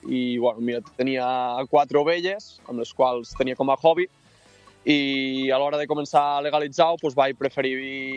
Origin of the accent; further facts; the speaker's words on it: Espot, Catalonia, Spain; Jo, d'Espot.